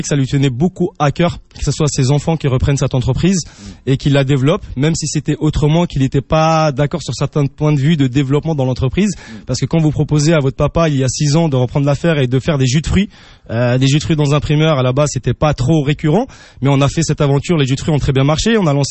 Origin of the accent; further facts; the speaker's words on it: Paris, Île-de-France, France; born there; Personnellement, moi, je suis né à Paris